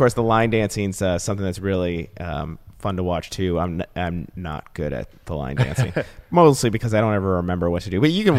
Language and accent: English; Texas, United States; See, I'm from Texas, so I can relate to that.